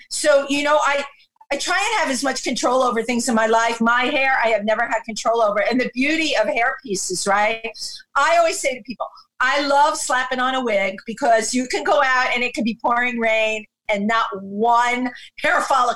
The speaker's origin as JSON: {"language": "English", "town": "New York City", "region": "New York", "country": "United States", "tie": "born or raised there", "said": "We didn't open up the book with me being a kid growing up in the Bronx."}